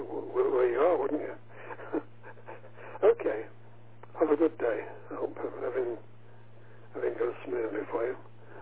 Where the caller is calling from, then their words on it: Manchester, North West England, United Kingdom; the location is Manchester.